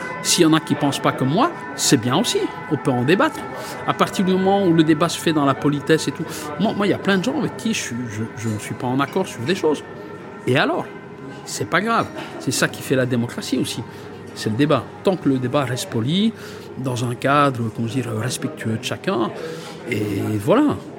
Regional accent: Wallonia, Belgium; born there; Et moi-même, je viens d'une famille pauvre. Mon père était mineur. Je suis né dans le Borinage dans les années 60.

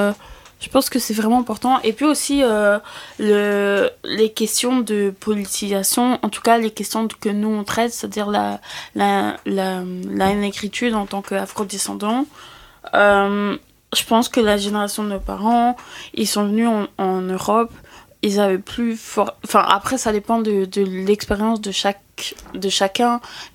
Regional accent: Rwanda; Bon, après moi, je viens du Rwanda

